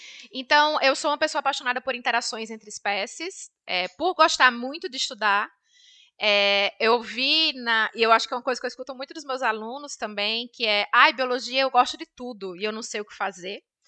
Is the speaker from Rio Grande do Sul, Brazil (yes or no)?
no; Pernambuco, Brazil; Eu sou do interior de Pernambuco